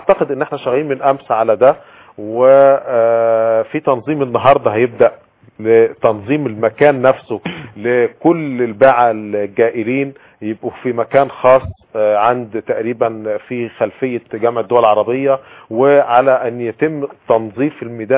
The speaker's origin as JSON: {"language": "Arabic", "country": "Egypt", "said": "واحس اني مواطن مصري بسيط"}